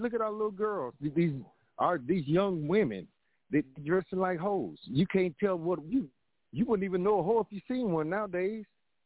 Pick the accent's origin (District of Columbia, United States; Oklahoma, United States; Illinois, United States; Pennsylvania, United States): Oklahoma, United States; Tulsa; Where I come from Tulsa, Oklahoma, back in the 60s and 70s, man, you walk down the street, you speak to people, you know.